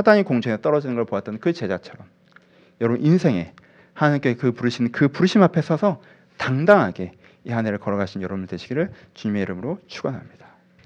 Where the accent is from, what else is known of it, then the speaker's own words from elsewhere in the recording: South Korea; 저도 한국 사람이라 그런지 전통교회 출신이라 그런지